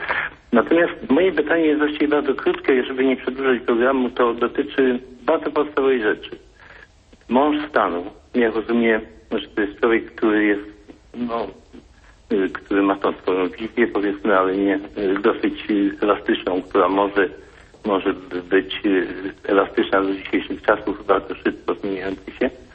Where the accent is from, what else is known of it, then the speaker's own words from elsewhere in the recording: Gdańsk, Pomeranian Voivodeship, Poland; ja zarówno jestem z Gdańska